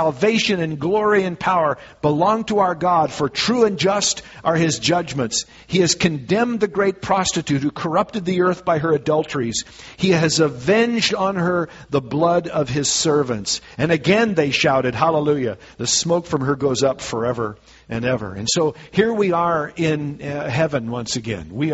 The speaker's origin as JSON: {"language": "English", "region": "Minnesota", "country": "United States", "tie": "born or raised there", "said": "one of the loudest football stadiums in the NFL is in my home state of Minnesota."}